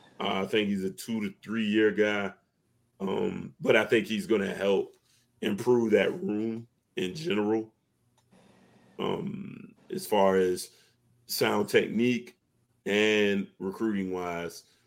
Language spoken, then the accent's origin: English; Georgia, United States; My Georgia plugs, you know, you got to remember I'm from Georgia.